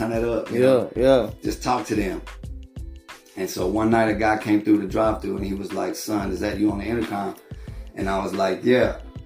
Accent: Baton Rouge, Louisiana, United States; I'm from Baton Rouge, Louisiana. It's, 700,000 people.

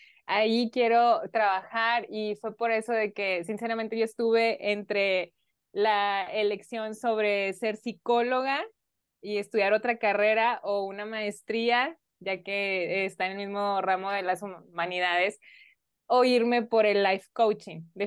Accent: Mexico; como ciudadana de mi comunidad, como mexicana, mi objetivo son las familias.

